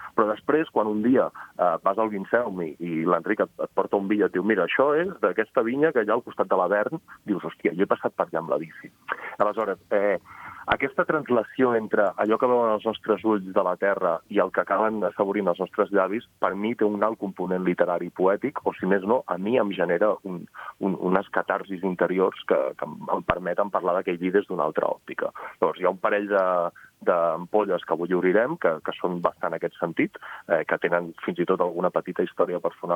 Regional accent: Pla del Penedès, Catalonia, Spain; jo sóc del Pla i és la meva comarca i sóc en aquest sentit un xovinista penedesenc aplicat al món del vi

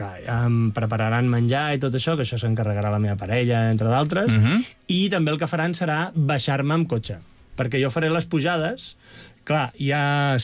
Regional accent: Torrelavit, Catalonia, Spain; Beat de Torrelavit. Perquè el meu poble...

